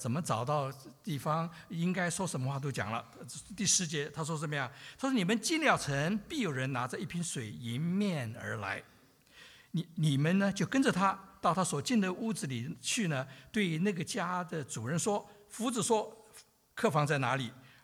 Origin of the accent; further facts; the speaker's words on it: China; 我们中国人看的不太能够明白